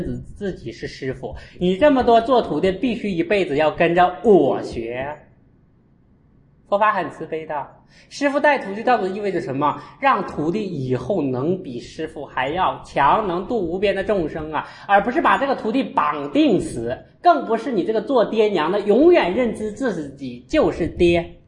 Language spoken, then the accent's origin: Chinese; Anhui, China; 一出安徽我安徽人哈，你讲安徽不好我就很爱的哈